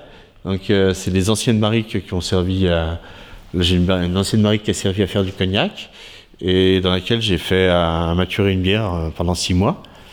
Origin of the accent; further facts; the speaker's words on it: Troyes, Grand Est, France; now in Lozère, France; Je viens de Troyes, en fait, dans la région Champagne. Je suis arrivé en Lozère un peu par hasard.